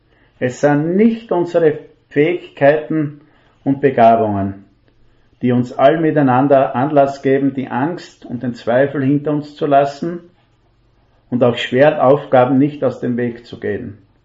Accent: Styria, Austria; Da fährt die Eisenbahn drüber, sag ich, als Steirer.

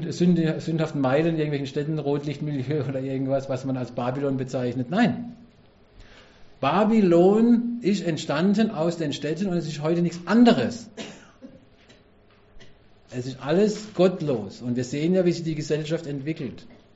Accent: Karlsruhe, Baden-Württemberg, Germany; Ich komme aus Karlsruhe, da steht ja eine mitten auf dem Marktplatz.

